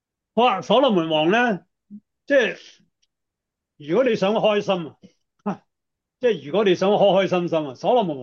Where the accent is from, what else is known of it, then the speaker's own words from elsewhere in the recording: China; 我哋中国人翻译圣经咧，就真系。